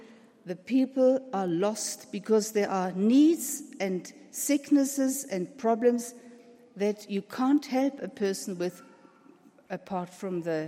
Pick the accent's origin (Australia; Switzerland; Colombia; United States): Switzerland; I had the gift again and the privilege that I could go back to Switzerland, my home country, and visit my family.